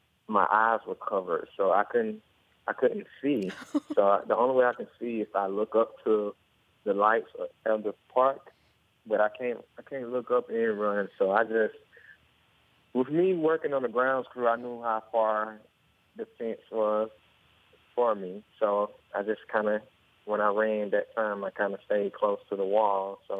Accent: Fort Valley, Georgia, United States; Oh, yeah. I'm from Fort Valley, Georgia.

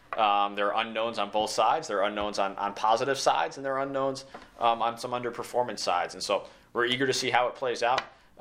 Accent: Northeast, United States; This was new to me because I grew up in the Northeast

